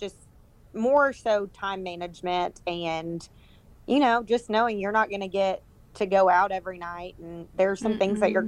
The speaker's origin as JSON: {"language": "English", "region": "Alabama", "country": "United States", "said": "I'm from Alabama, and so I applied to 2 of them in Alabama"}